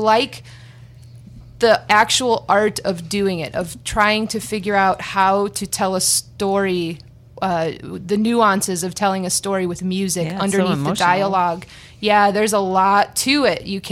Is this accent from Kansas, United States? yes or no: no; Highland, Indiana, United States; I grew up in Highland, Indiana. I went to Highland High School